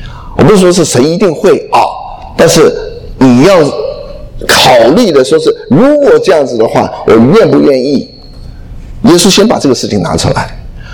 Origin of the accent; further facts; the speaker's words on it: China; 以孝为先的，对不对？我们中国人都是这样子讲的，孝敬父母。